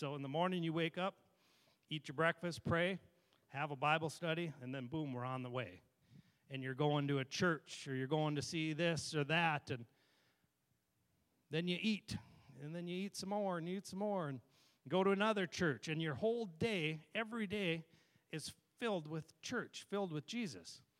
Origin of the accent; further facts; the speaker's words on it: India; We grew up in India as kids. We'd spend 6 months a year out of the year there.